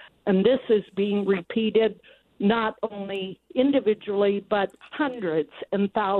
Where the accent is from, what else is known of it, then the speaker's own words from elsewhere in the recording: Minnesota, United States; On a very personal level, I'm also from Minnesota.